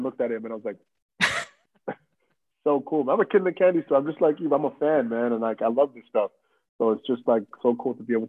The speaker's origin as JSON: {"language": "English", "country": "Canada", "said": "He is a Canadian. I'm a Canadian."}